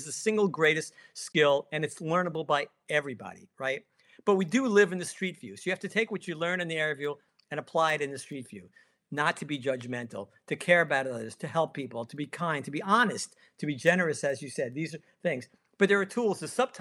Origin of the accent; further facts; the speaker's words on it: New York, United States; You know, my friends and I grew up in New York